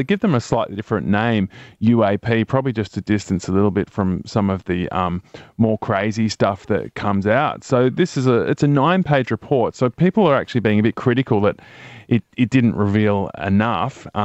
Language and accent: English; Dubbo, New South Wales, Australia; the perspective from five-year-old … growing up in Dubbo, buying his first radio, listening to the hits of the 80s come out